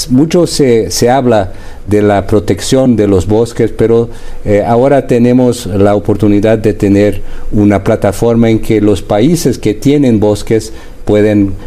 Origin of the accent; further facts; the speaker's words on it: Brazil; Las grandes empresas mexicanas tienen importantes inversiones en mi país, y lo mismo pasa en el sentido de Brasil hacia México.